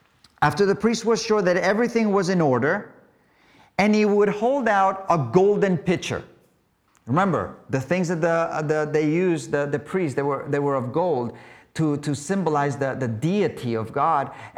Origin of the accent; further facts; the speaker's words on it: Capdepera, Balearic Islands, Spain; You know, I'm from Capdepera, and the town used to be inside the walls of the city, just like Jerusalem was.